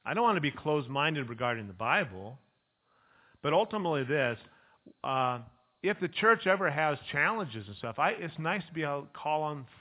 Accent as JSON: {"language": "English", "town": "Ukiah", "region": "California", "country": "United States", "tie": "born or raised there", "said": "I grew up in Ukiah, came to Christ as a teenager"}